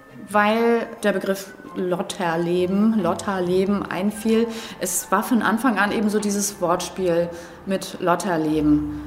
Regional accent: Flensburg, Schleswig-Holstein, Germany; now in Lüneburg Heath, Germany; Ich liebe meine Heimatstadt Flensburg, in der ich ja nicht mehr lebe. Ich lebe ja an der Lüneburger Heide

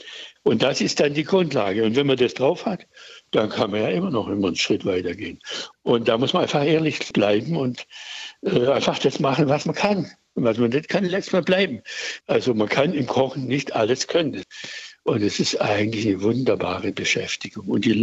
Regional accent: Schwäbisch Gmünd, Baden-Württemberg, Germany; Ich bin in Schwäbisch Gmünd aufgewachsen, mitten in einer italienischen Community.

